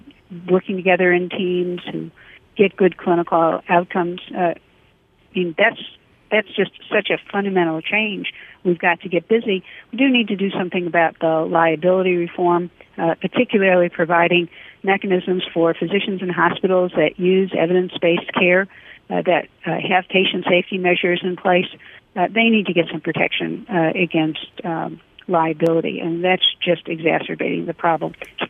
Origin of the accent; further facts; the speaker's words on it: Detroit, Michigan, United States; I grew up in Detroit.